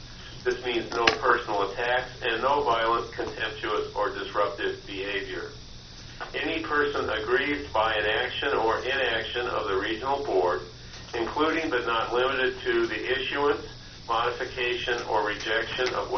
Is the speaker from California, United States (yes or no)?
yes; Bishop, California, United States; I am from Bishop, and I serve as the board chair.